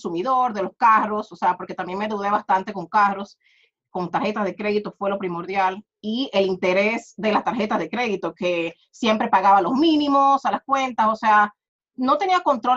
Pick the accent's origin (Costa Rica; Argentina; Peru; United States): United States; born there; Yo soy de origen dominicano, de República Dominicana. Mis padres son de allá, pero yo nací aquí en Estados Unidos y vivo ahora en Florida, en el sur de la Florida.